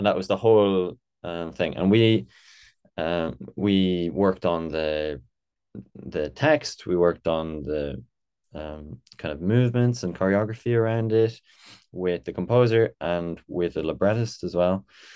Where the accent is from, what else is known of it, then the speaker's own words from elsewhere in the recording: Ireland; I'm an Irish saxophonist and … a French singer